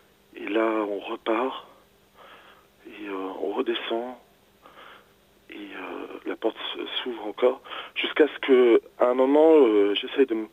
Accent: Paris, Île-de-France, France; on a dû vivre dans ce petit appartement rue de Lourmel, et c'est là où j'ai grandi

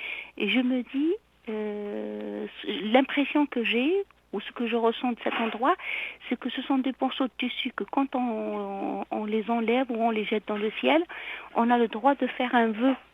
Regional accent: Algeria; je me vois aussi toujours chez moi, en Algérie, dans un endroit, parce que j'habite un peu, j'habitais dans un endroit semi-désertique.

